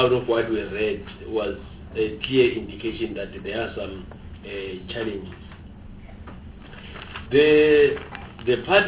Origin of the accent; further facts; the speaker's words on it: Mpumalanga, South Africa; talking from where I'm coming from, I'm from Mpumalanga